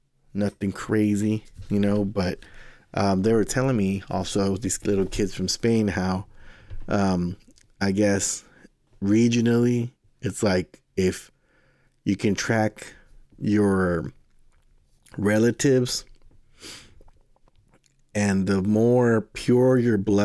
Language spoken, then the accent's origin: English; Pasadena, Texas, United States; You know, I was raised in Pasadena, Texas, like KKK headquarters was there.